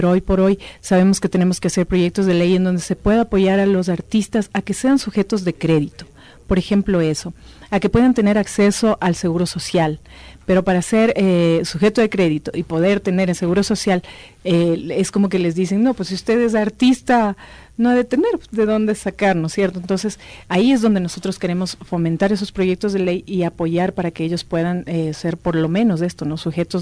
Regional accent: Quito, Pichincha, Ecuador; Nací en el sur de Quito, nací en la Santiago, crecí en la Santiago, en el barrio de la Santiago.

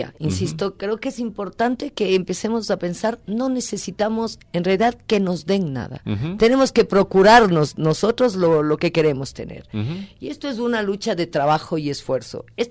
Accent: Ecuador; somos amigos, somos ecuatorianos, somos la misma gente

